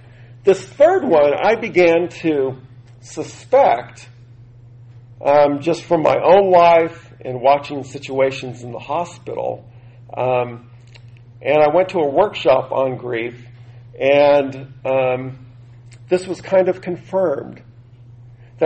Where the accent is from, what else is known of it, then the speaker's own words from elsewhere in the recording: California, United States; I grew up in Southern California